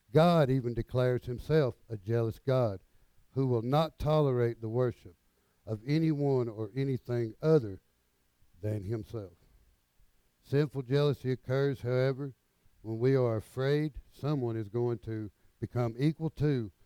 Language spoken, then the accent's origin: English; Georgia, United States; I am from Georgia.